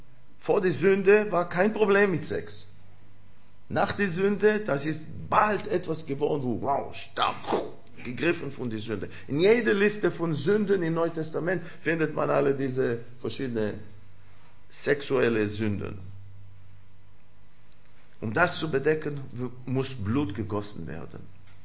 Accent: Israel; German is a second language; Aber ich komme aus Israel

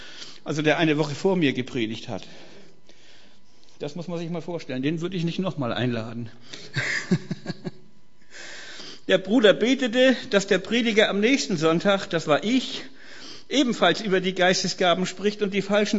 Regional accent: Kiel, Schleswig-Holstein, Germany; Ich komme ja aus Kiel ursprünglich, aber meine erste Predigt habe ich in München gehalten.

